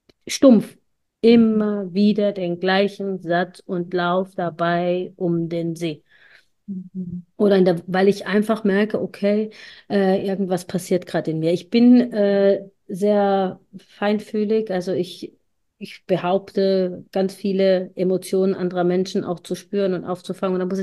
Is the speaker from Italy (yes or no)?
yes; Italy; Und ich bin in einer sehr strengen, konservativen Familie als Einzelkind aufgewachsen. Als Italienerin.